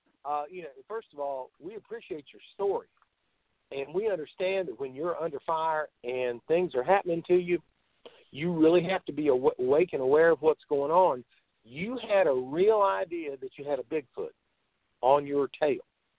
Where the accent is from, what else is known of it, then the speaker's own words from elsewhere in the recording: Morganton, North Carolina, United States; I'm from Morganton, North Carolina, and we had bobcats out there in the woods